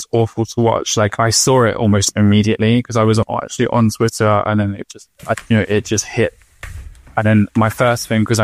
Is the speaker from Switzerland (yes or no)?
no; Eltham, London, United Kingdom; where I grew up in Eltham in the 90s